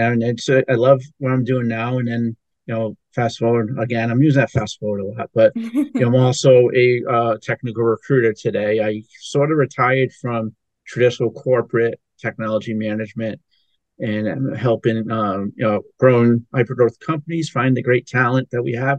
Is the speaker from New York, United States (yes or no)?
no; Providence, Rhode Island, United States; now in Boston, United States; I grew up in the Providence, Rhode Island area, and I went to the big city of Boston for college, and I pretty much have not left.